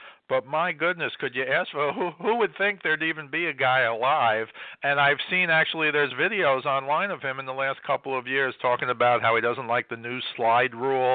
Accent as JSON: {"language": "English", "region": "Northeast", "country": "United States", "tie": "born or raised there", "said": "if you grew up where I grew up in the Northeast"}